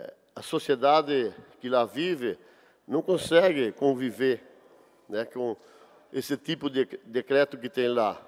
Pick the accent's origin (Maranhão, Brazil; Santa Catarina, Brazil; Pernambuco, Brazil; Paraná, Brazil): Santa Catarina, Brazil; Guabiruba; Também sou italiano, lá do Lajeado Alto da Guabiruba, mas temos a colônia italiana lá.